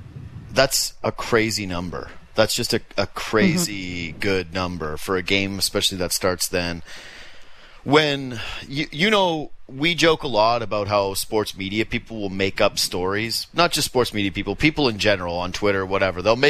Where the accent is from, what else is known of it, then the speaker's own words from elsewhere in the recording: Whitehorse, Yukon, Canada; Remember, I'm from Whitehorse, Yukon.